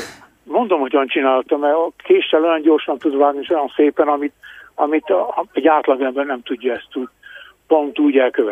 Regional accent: Gheorgheni, Harghita, Romania; Mindannyian gyergyóiak vagyunk.

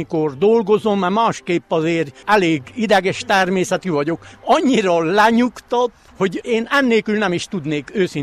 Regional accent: Szentivánlaborfalva, Covasna, Romania; egy csodálatos falu volt Szent Iván Laborfalva. És mi gyermekül úgy nőttünk fel, hogy ezeket a dolgokat nagyon átvettük, szerettük, és még most is, 70 éves vagyok

